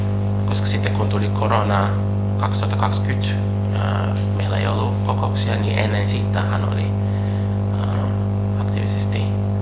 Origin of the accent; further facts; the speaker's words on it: Brazil; Finnish is a second language; moved away as an adult; now in Finland; olen Brasiliasta kotoisin, olen asunut Suomessa 18 vuotta